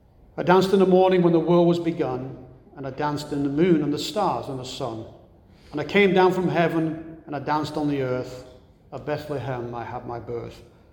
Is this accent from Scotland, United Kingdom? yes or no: no; Bury, North West England, United Kingdom; And then while Bury Football Club, my hometown club, peaked well over a century ago